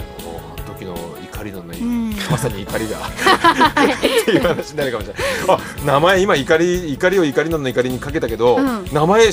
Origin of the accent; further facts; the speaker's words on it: Hiroshima, Japan; 私広島出身なんですけど、